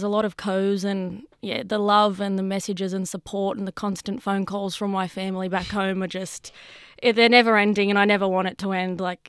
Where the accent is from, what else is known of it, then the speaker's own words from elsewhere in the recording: Sydney, New South Wales, Australia; I am 22 years old and I'm a proud Wiradjuri woman. I was born and raised in Sydney. However, my family are from central west New South Wales, so places like Cowra, Dubbo, Wellington. I've always lived in Sydney